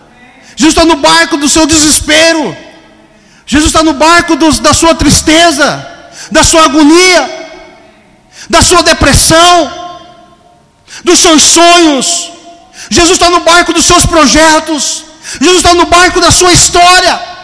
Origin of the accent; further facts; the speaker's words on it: Alta Floresta, Mato Grosso, Brazil; Eu me lembro que quando eu era criança, lá em Alta Floresta, nós morávamos num sítio que tinha muitos bichos ferozes, onça.